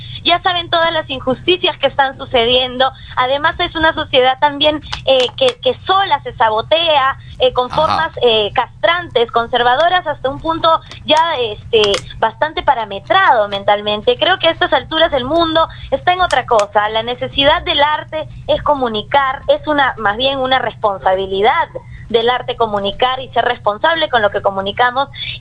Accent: Miami Beach, Florida, United States; born there; yo nací en Miami Beach en el año 91, tengo 24, voy a cumplir 25 este año.

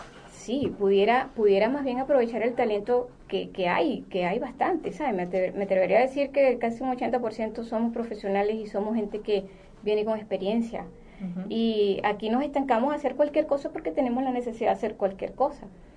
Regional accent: Venezuela; moved away; La mayoría queremos regresar a nuestro país porque es que por naturaleza nosotros no somos un país de migrantes

